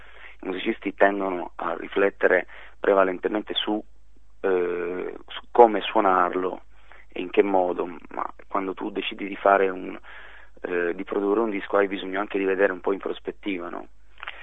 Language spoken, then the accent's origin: Italian; Sicily, Italy; moved away as an adult; Io sono cresciuto in Sicilia fino a 20 anni, no, fino ai 25 sono stato giù